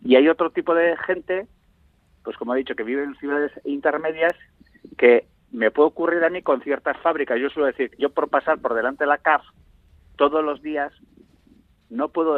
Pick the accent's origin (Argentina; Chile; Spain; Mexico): Spain; Basque Country; Que para eso somos vascos.